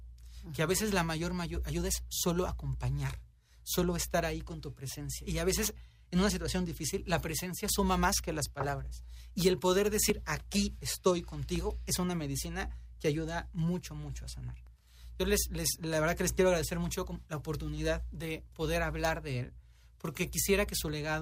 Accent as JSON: {"language": "Spanish", "country": "Mexico", "said": "y además en México, que somos jarritos de Tlaquepaque, claro."}